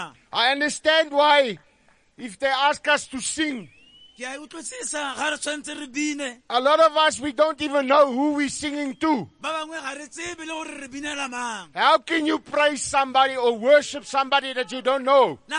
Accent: George, Western Cape, South Africa; We come from George in the Southern Cape.

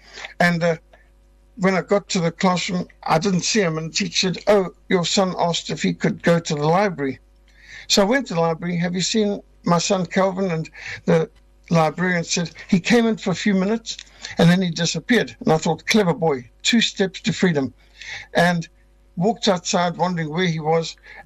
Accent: Zimbabwe; I was brought up in school in Rhodesia.

